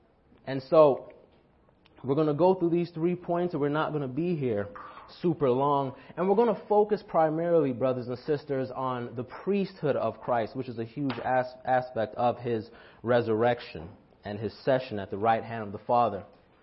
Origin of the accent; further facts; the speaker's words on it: England, United Kingdom; The priesthood in the Old Testament was a bloody job, and I don't mean that as an English person.